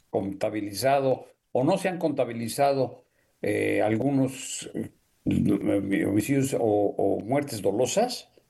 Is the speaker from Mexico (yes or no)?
yes; Mexico; Mira, aquí somos mexicanos.